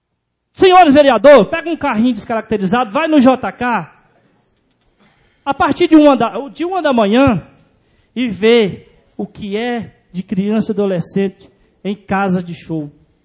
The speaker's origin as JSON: {"language": "Portuguese", "town": "Formosa", "region": "Goiás", "country": "Brazil", "said": "Eu moro no lugar, eu amo meu lugar. Eu sou de Formosa, tá?"}